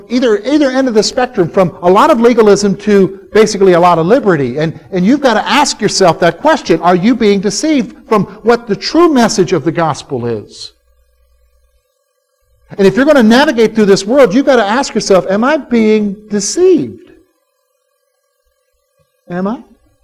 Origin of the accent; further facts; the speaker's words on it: the South, United States; I come from the South, and one of the big things in the South that you cannot do is mixed bathing.